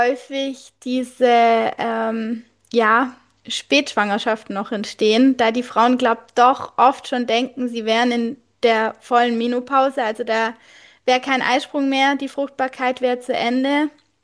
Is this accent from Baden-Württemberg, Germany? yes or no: yes; Baden-Württemberg, Germany; Ja, das ist bei uns in Schwaben auch so. Der Fuß geht vom großen Zeh bis zur Hüfte hoch.